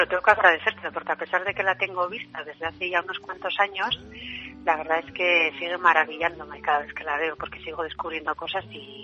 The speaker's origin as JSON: {"language": "Spanish", "region": "Basque Country", "country": "Spain", "said": "nosotras como vascas que somos, de esto sabemos mucho"}